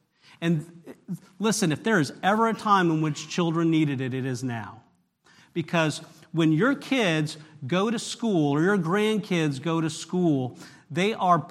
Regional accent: California, United States; and I grew up in California, not the Bible Belt, okay, by any stretch of the imagination.

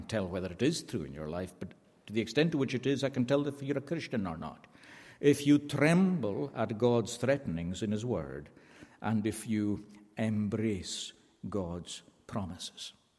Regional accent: Scotland, United Kingdom; first language Scottish Gaelic; English is a second language; in the northwest of Scotland, there was a particular word chosen in the Gaelic language, which is my first language.

